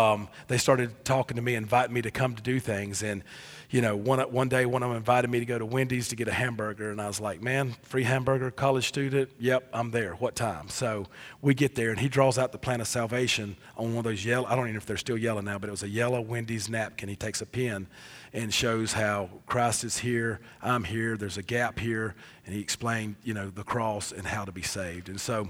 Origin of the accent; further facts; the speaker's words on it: Georgia, United States; Growing up in South Georgia, I was the middle child of three, and I'm redheaded, so that probably explains a lot.